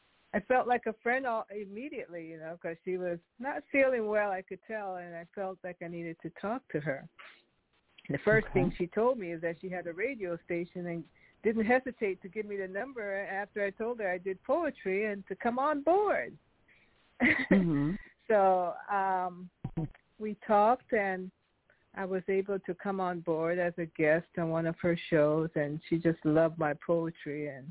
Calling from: Elk Grove, California, United States; I'm calling from Elk Grove, California, near Sacramento.

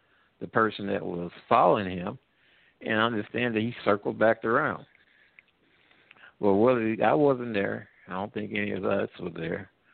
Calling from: Midwest, United States; I'm calling from the Midwest.

